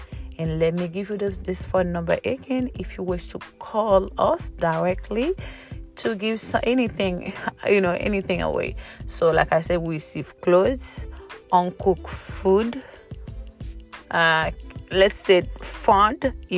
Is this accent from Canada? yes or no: no; Haiti; now in Jacksonville, United States; Yes, I am Haitian. I was born in Haiti, but right now I'm currently living in Jacksonville